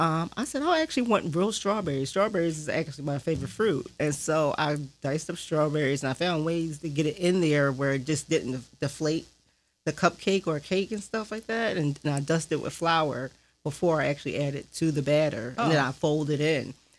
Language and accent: English; Philadelphia, Pennsylvania, United States; born there